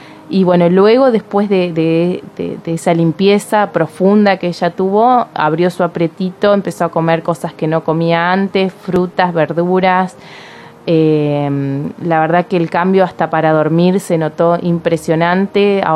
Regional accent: Paraná, Entre Ríos, Argentina; Provengo de Paraná, Entre Ríos, tengo 31 años

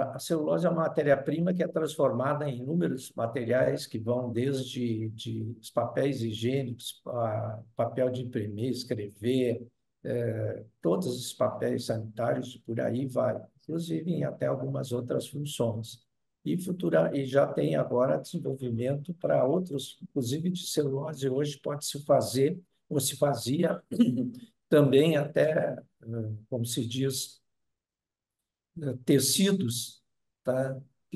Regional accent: Porto Alegre, Rio Grande do Sul, Brazil; Isso, sou gaúcho, fui para lá, sou de Porto Alegre.

